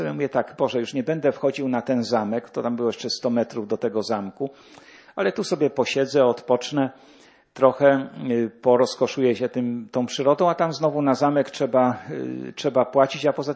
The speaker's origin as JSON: {"language": "Polish", "town": "Jelenia Góra", "region": "Lower Silesian Voivodeship", "country": "Poland", "said": "Ja pochodzę osobiście z Jeleniej Góry."}